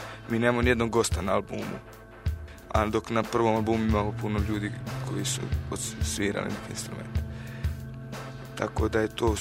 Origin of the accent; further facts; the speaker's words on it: Herzegovina, Bosnia & Herzegovina; Pa, mislim, mi smo iz Hercegovine i sviramo reggae